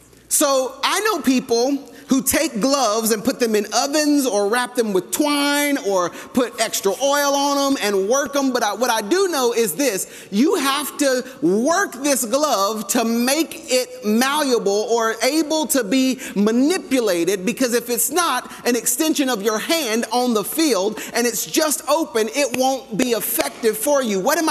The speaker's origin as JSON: {"language": "English", "town": "Atlanta", "region": "Georgia", "country": "United States", "moved": "yes", "said": "I'm from Atlanta, Georgia. But I don't reside in Atlanta, Georgia. Why? That'd be a long drive to work. Atlanta, Georgia shaped a lot of my nature."}